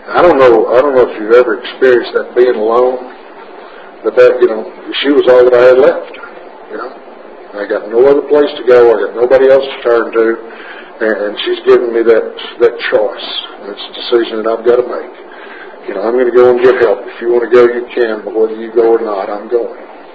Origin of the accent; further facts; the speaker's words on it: Corsicana, Texas, United States; The first meeting that I made in Alcoholics Anonymous after, in my hometown, of course, Corsicana, after that first meeting there in Waco